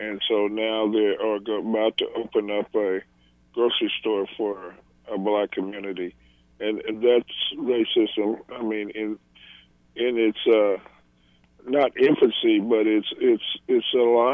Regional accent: Kansas City, Missouri, United States; I'm born and raised in Kansas City.

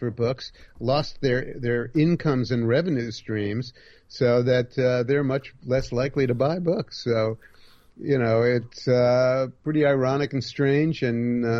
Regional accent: Manhattan, New York, United States; now in Saratoga, United States; because I did it as a child growing up in Manhattan. I didn't have any woods to ramble around in, and I couldn't go bass fishing.

